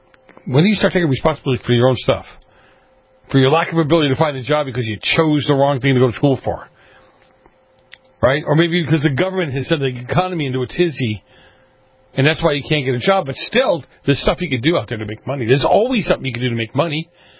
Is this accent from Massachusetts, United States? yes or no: yes; Massachusetts, United States; Well, my home state of Massachusetts, whatever, has decided, or hopefully they've come to the mindset, that college isn't for everyone.